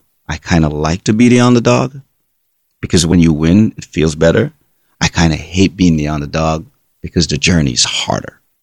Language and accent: English; Raytown, Jamaica; I come from Raytown in Jamaica.